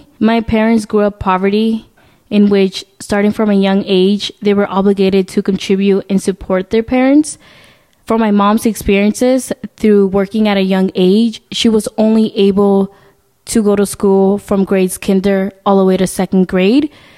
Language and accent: English; California, United States; I grew up here in Marin County, California. My parents are from a small town in Guatemala called Las Cruces, Sija.